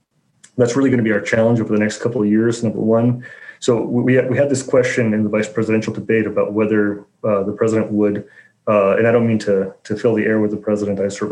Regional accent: Chicago, Illinois, United States; I'm from Chicago originally, so we have all sorts of jokes about how voting happens there.

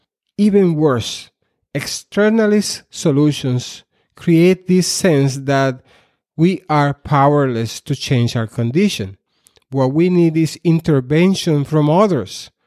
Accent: Puerto Rico; I grew up in Puerto Rico in the 1960s and 70s, when Puerto Rico was transitioning from an agrarian society, backward, exceedingly poor agrarian society, into a more industrialized

